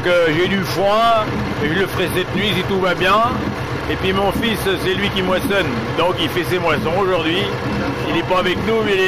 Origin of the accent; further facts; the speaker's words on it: Saint-Jean-d'Angély, Nouvelle-Aquitaine, France; Je viens du nord de la Charente-Maritime, du canton de Loué, Saint-Jean-d'Angély